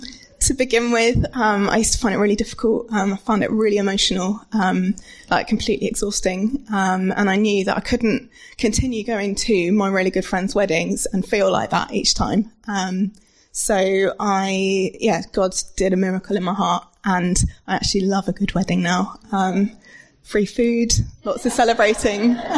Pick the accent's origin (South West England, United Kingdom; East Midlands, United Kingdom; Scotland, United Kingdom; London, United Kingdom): South West England, United Kingdom; I'm almost 35. I grew up in Cornwall and I studied at Falmouth and then I left never to return.